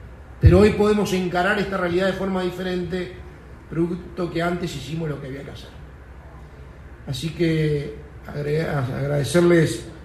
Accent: Uruguay; como uruguayos

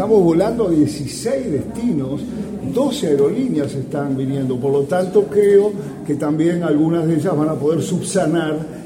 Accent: Uruguay; es Santa Lucía, en el departamento de Canelones, que queda a 59 kilómetros de Montevideo, se va por la ruta 5 y después por la ruta 11 y se llega a mi pueblo natal

